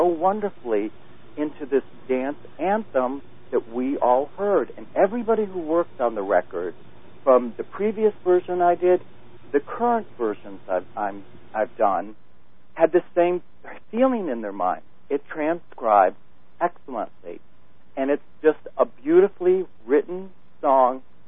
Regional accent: Norwich, New York, United States; born there; now in New York City, United States; Well, no, I'm originally American. I was born in a very, very small town way upstate New York, which is way in the boonies, called Norwich, New York.

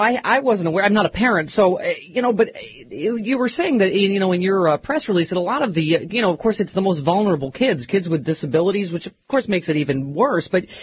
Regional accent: California, United States; From my home state of California.

